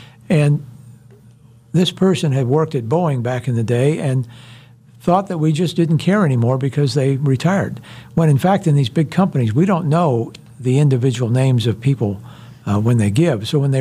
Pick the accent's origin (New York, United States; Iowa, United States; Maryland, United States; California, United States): Iowa, United States; also born or lived in Houston, Texas; Well, I grew up in Iowa, but I was down in the Houston area.